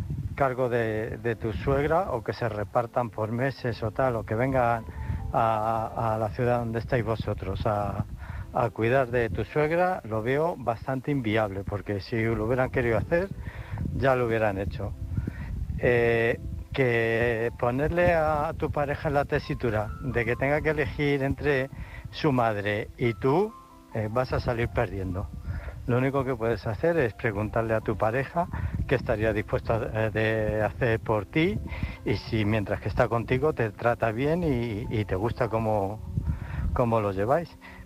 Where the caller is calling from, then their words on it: Illescas, Castilla-La Mancha, Spain; de Illescas, como todos los días.